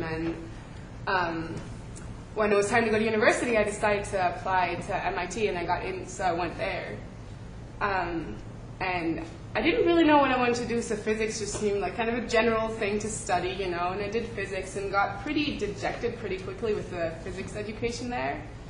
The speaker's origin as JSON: {"language": "English", "country": "Germany", "tie": "born or raised there", "said": "I grew up in Germany with a biologist father"}